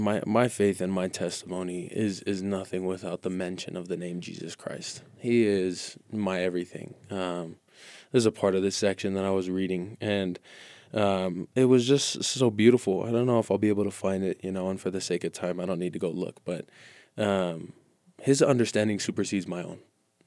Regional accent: California, United States; moved away; I faced it a little bit growing up in California, you know, but most of it was a little nagging and teasing, but it wasn't really legitimized until I came out here.

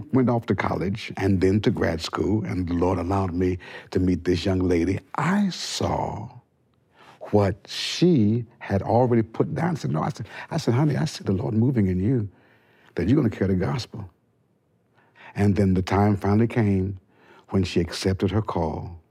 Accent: Detroit, Michigan, United States; And I grew up in a church in Detroit, Michigan. I'm from Detroit, Michigan.

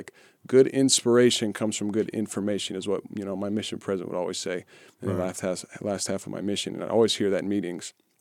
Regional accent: Utah, United States; when they come here to where we were raised in Utah

